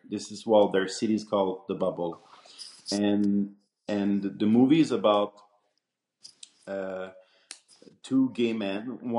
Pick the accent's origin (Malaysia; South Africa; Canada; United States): Canada; Montreal, Quebec; Parisian know that I'm from Montreal. But they're like, you're from Montreal, but you're not, you know, you don't speak. We know that you're from Montreal, but it's not that strong.